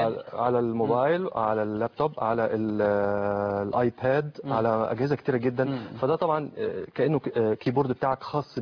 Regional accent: Egypt; عندنا في مصر

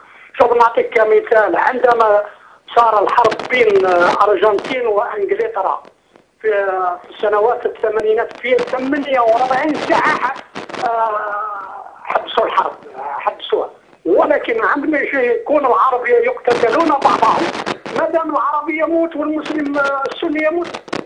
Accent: Algeria; انا من الجزائر

